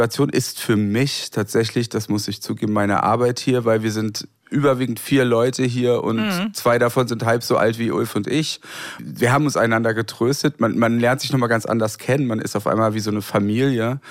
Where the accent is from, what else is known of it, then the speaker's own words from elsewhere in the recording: Goslar, Lower Saxony, Germany; moved away as an adult; now in Berlin, Germany; Ich komme ja aus der Provinz, aufgewachsen in Goslar am Harz, Anfang 90er nach Berlin gegangen, danach habe ich 10 Jahre in Friedrichshain gewohnt.